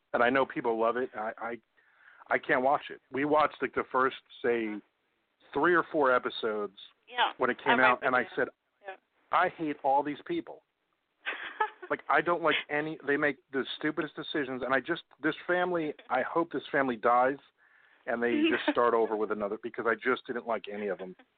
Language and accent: English; New Jersey, United States; I'm originally from New Jersey, but I'm a huge Red Sox fan.